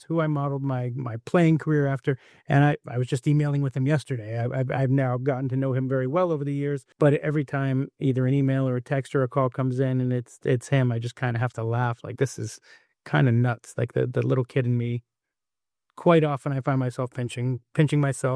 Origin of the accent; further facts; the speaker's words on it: Los Angeles, California, United States; I grew up in Southern California, from Los Angeles, and loved the game from a very, very young age.